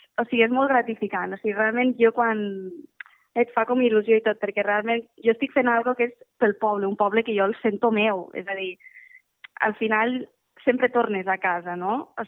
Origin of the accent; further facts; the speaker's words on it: Llardecans, Catalonia, Spain; Jo soc de Llardecans, vaig estudiar a l'escola de Llardecans i després sí que el batxillerat vaig anar a Lleida i la universitat també la vaig fer a Lleida, vaig estudiar turisme i després vaig anar a treballar a Barcelona